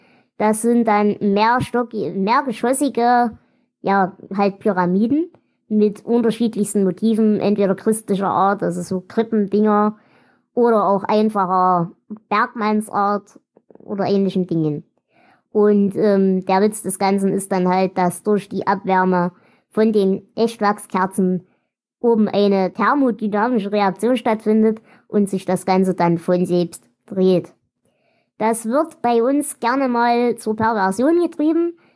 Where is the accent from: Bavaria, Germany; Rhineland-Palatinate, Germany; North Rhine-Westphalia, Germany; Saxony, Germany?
Saxony, Germany; über Weihnachten in meiner Heimat, den Erzgebirge, reden